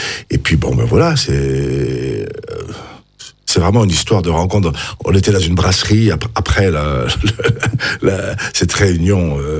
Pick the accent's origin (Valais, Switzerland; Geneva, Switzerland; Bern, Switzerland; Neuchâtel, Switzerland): Neuchâtel, Switzerland; Et puis Neuchâtel, ben parce que voilà, je suis neuchâtelois